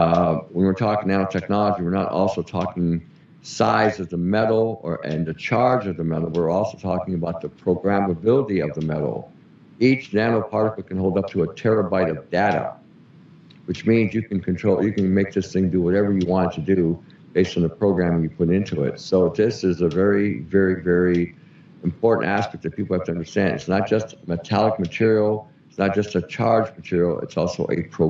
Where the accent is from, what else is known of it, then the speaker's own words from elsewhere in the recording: Canada; I'm Canadian.